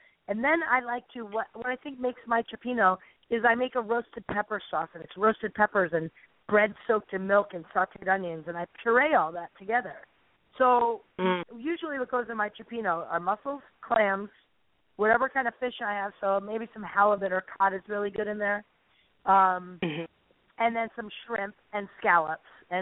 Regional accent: Connecticut, United States; Okay, so listen, remember, I'm Italian Greek, so I grew up in Connecticut.

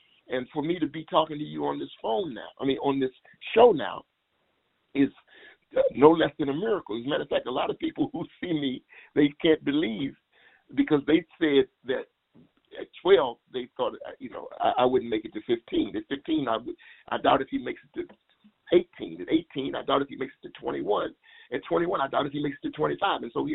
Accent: Washington, District of Columbia, United States; growing up in Langston Terrace, which is the first all-black public assisted housing project in the United States

